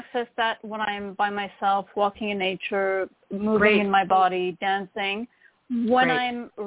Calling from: France; English is a second language; I'm calling from France.

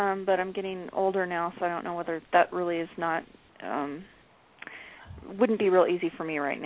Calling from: Salt Lake City, Utah, United States; I'm calling actually from Salt Lake City

